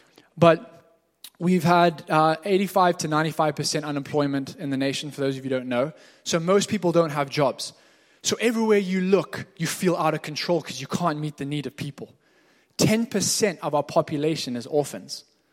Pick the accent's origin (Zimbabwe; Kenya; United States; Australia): Zimbabwe; growing up in Zimbabwe, we would save and I was trying to be the diligent guy. I'm the firstborn out of five.